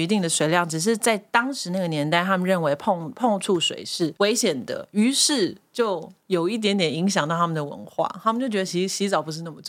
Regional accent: Taiwan; now in Paris, France; 因为我真的就是一个台湾人，用台湾人的角度去观察巴黎人有都会生活

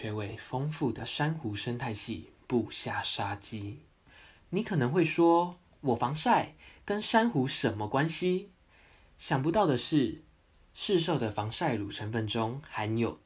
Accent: Penghu County, Taiwan; 身为一个土生土长的澎湖人，对于观光旅游带来的利弊得失，总是有一些心得感想

